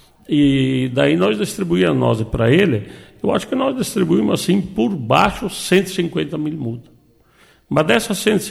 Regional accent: Palmitos, Santa Catarina, Brazil; born there; eu fui prefeito, ex-prefeito de Palmito, nasci em Palmitos e quero morrer em Palmitos

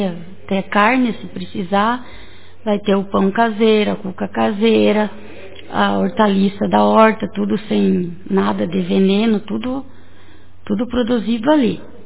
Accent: Taquaru, Santa Catarina, Brazil; que eu sou natural aí de Santa Catarina, virada do Rio Uruguai aí. … Me criei no Taquaru, nasci no Taquaruçu, fui depois com a idade para o Cascalho.

